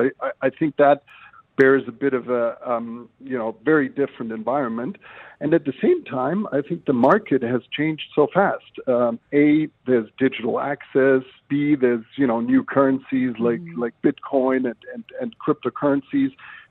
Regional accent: Germany; I'm originally from Germany

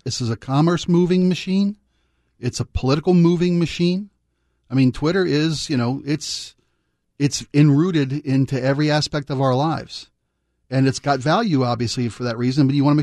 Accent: Baltimore, Maryland, United States; born there; I was born in Baltimore, so I totally get that hate mentality of the East Coast

